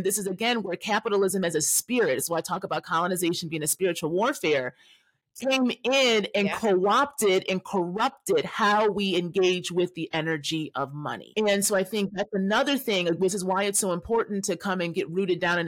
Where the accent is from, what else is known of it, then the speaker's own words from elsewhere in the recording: Chicago, Illinois, United States; I'm from Chicago still, right?